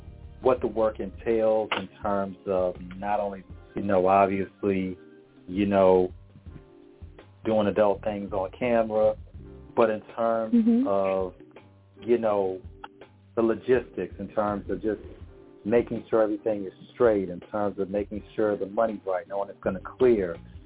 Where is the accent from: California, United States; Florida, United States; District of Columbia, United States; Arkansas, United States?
California, United States; bitch, I'm from the Bay. You don't want this.